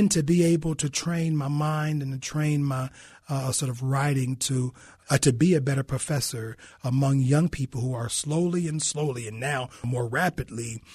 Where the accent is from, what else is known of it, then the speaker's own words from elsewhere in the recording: Chicago, Illinois, United States; like you said, I'm from Chicago, so I really wasn't inculcated by it at the time